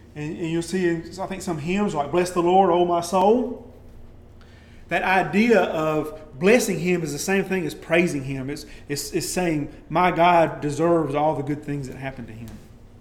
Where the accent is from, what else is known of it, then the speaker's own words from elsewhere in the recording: Southern United States, United States; accent: southern; L, it's my southern accent getting really strong there.